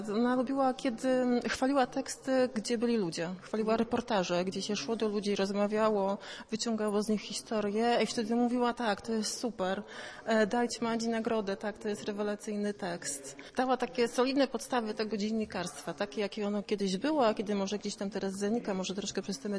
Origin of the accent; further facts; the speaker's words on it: Jelenia Góra, Lower Silesian Voivodeship, Poland; now in Słupsk, Poland; bo ja nie byłam stąd, ja jestem z Leniej Góry.